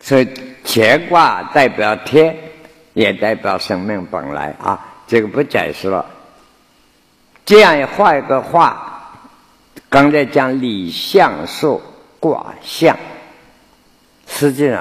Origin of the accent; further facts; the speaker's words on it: China; 所以我们中国人许多讲话都是易经上来